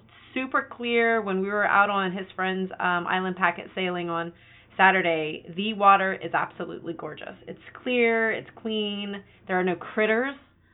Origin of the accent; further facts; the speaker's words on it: Florida, United States; Now, okay, yes, we come from Florida. We're used to it.